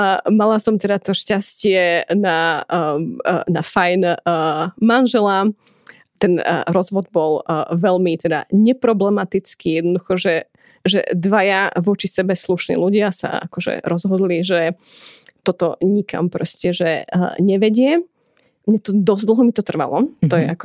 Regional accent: Banská Bystrica, Banská Bystrica Region, Slovakia; aj tým teda, že som z Bystrice, proste, že partizáni, alebo okay, proste odboj

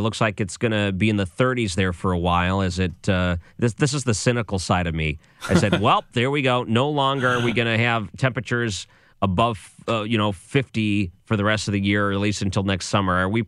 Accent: Detroit, Michigan, United States; I grew up in Detroit. We had Ernie Harwell, and he was such a big part of baseball in Detroit.

